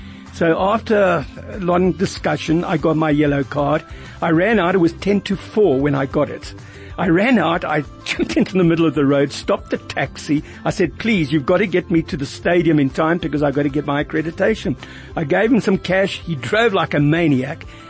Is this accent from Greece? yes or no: no; South Africa; I'm a South African. I've lived all my life here.